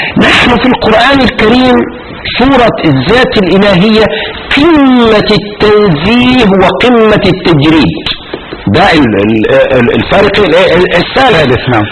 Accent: Egypt; وترجم وطبع في عندنا في مصر سنة 2000

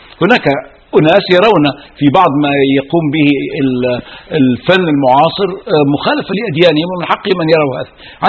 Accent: Egypt; في بلدنا مصر

